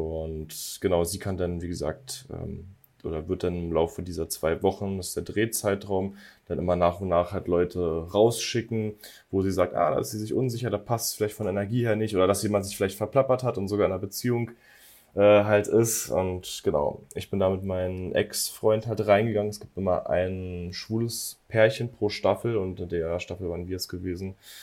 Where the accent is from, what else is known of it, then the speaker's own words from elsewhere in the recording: Falkensee, Brandenburg, Germany; moved away as an adult; now in Munich, Germany; ich bin jetzt mittlerweile 28. Ich komme ursprünglich aus Berlin, beziehungsweise Randbezirk Berlin aus Falkensee. Ist ein kleines Jahr schon fast Dörfchen, würde ich sagen. Bin letztes Jahr hierher gezogen nach München, wo ich jetzt auch schon seit anderthalb Jahren lebe.